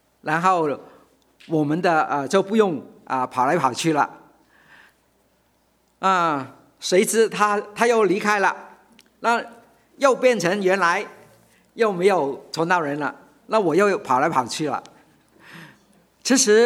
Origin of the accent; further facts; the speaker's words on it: Hong Kong; 我香港出生，香港长大，香港受教育